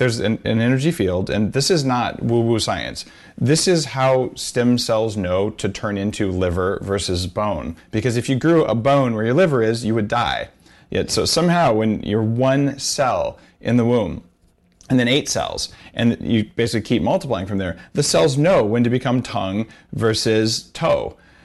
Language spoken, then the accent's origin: English; New Mexico, United States; Because like I grew up in New Mexico. We have some pinons, those little pine nut trees, and some kind of scrub.